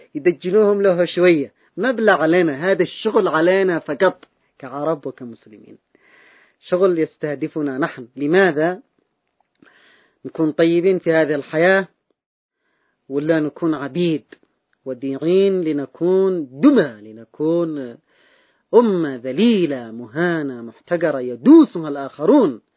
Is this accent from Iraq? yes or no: no; Yemen; عندنا في اليمن